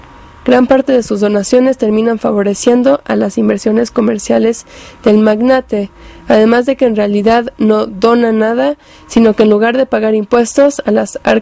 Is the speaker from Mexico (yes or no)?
yes; Mexico; todos los problemas que padecemos como pueblo mexicano